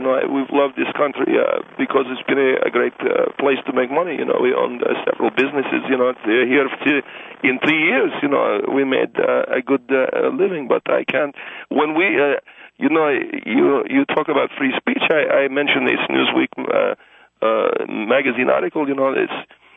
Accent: Egypt; I'm from Egypt, but even I know that this is wrong

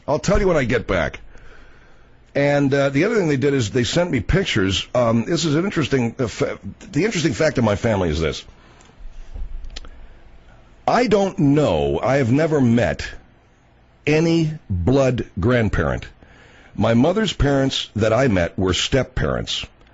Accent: United States; born there; So that I was born in the United States in 1952, and my sister Marianne was born a year later in 53.

